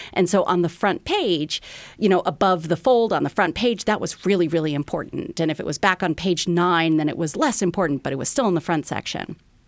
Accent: Washington, District of Columbia, United States; I'm from DC originally, so it's my hometown newspaper.

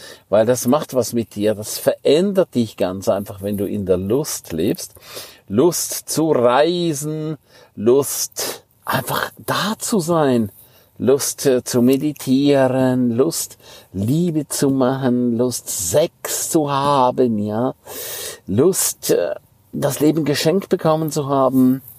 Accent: Graubünden, Switzerland; first language Romansh; German is a second language; Auf Rätoromanisch, meine Muttersprache heißt, I fetch raps.

